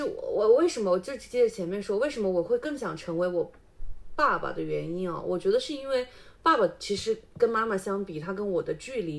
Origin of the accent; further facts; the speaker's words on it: Changsha, Hunan, China; 因为我们现在能接受到的我们这一辈的就是土生土长的长沙伢子